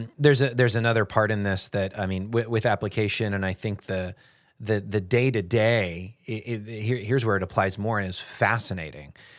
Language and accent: English; United States; And as an American, I'm like singing